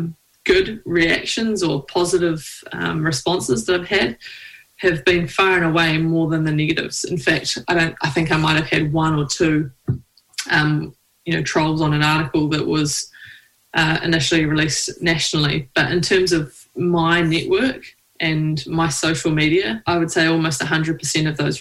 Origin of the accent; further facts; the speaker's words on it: New Zealand; So I'm a rower from New Zealand.